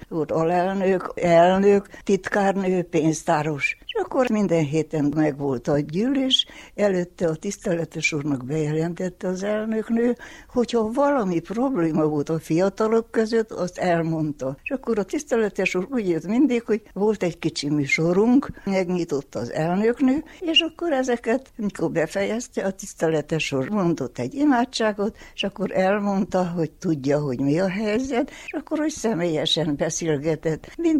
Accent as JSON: {"language": "Hungarian", "town": "Küküllődomb", "region": "Mureș County", "country": "Romania", "tie": "born or raised there", "said": "Dombon születtem, Kükölődombon. Fölműves szülők voltak a szüleim, és 4 gyerekük volt. És ott nőttünk fel."}